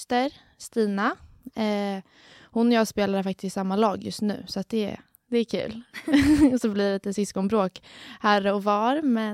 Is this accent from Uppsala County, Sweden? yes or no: yes; Alsike, Uppsala County, Sweden; Jag är 18 år, fyller 19 nu i mars. Jag kommer från Alsike här i Knivsta